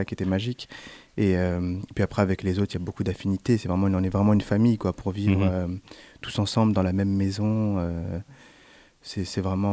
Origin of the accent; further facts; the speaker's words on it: Châlons-en-Champagne, Grand Est, France; Mon parcours, moi, c'est un peu particulier parce que je suis originaire de Châlons-en-Champagne.